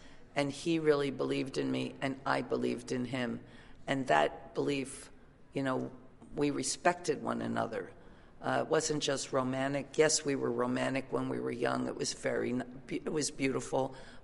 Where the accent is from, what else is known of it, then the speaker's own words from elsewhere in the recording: New Jersey, United States; also born or lived in New York; I'm not from New York. I was from a rural town in South Jersey. I came to New York. I flourished in New York and started my band there and CBGBs